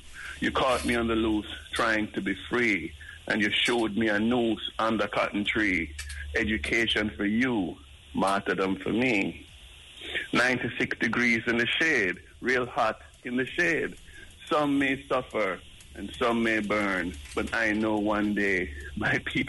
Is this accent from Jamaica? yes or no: yes; Jamaica; We have this habit sometimes as Jamaican men, we talk about the music, the people who sort of made the music great.